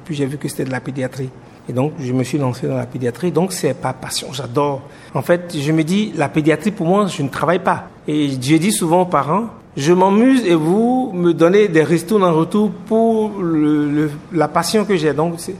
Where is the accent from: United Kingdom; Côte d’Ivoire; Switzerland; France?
Côte d’Ivoire; also born or lived in Benin; j'ai grandi en Côte d'Ivoire, donc j'aime bien le kidjenou